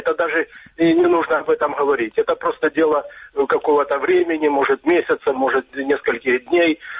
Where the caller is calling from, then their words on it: Dnipro, Dnipropetrovsk Oblast, Ukraine; город Днепр.